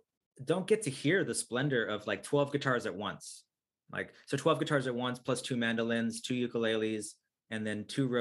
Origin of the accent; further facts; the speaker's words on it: United States; But I'm American through and through.